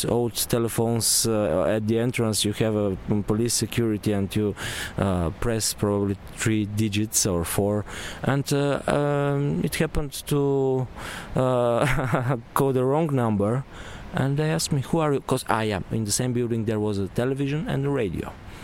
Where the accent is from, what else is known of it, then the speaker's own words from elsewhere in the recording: Montana, Montana Province, Bulgaria; when I was 15, in my hometown called Montana. It's very funny because actually it had a kind of a socialist name and they wanted to change it